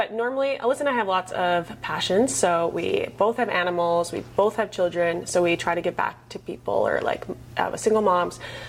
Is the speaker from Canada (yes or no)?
yes; British Columbia, Canada; now in Fort McMurray, Canada; I'm from BC. We're both from BC.